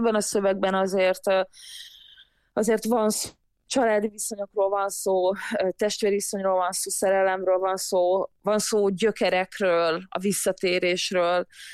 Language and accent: Hungarian; Hungary; born there; Édesapám algériai, egészen fiatalon, 17 évesen jött Magyarországra, és én már itt születtem.